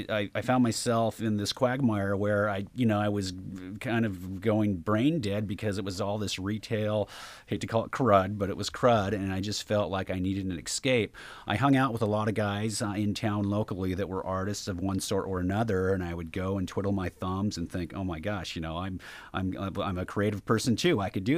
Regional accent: Seattle, Washington, United States; And I'm from Seattle originally, and I've got some good stories about the Seattle International Film Festival.

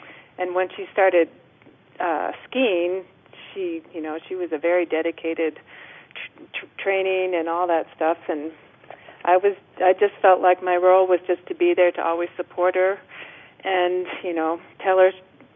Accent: Park City, Utah, United States; it helps growing up in Park City because so many people are that way as well. It's a very outdoor community.

